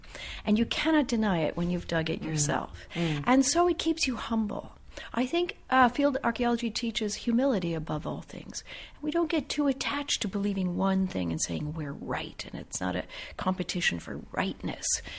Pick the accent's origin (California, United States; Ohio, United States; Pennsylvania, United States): Ohio, United States; Toledo; I grew up in a very I grew up in Ohio, in Toledo, Ohio. Not a great deal going on, but the only show in town was our great Toledo Museum of Art.